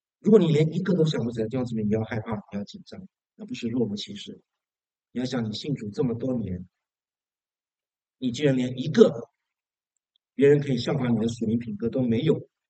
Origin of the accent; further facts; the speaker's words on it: China; 这在我们中国人的文化里面是不太怎么说呢？不太合适的